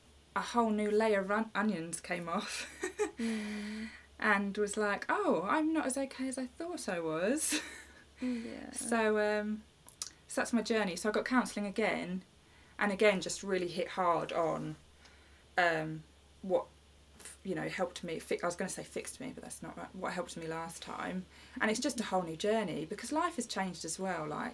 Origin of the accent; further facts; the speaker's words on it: East of England, United Kingdom; I'm from Essex.